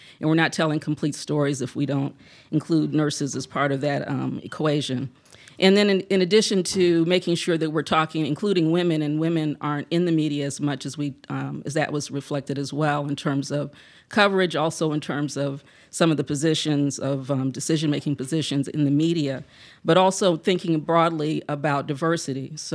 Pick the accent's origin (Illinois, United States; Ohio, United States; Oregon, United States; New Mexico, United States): Ohio, United States; Akron; I would have been at the forefront of the opioid crisis because I'm from Akron, Ohio, and Ohio is at the center of this.